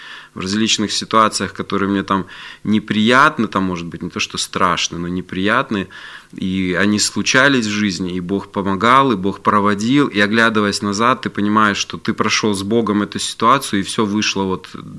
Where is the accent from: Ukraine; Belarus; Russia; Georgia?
Belarus; Brest, Brest Region; я вырос в Бресте, знаешь, там своя такая атмосфера, Брестская крепость, Вторая мировая война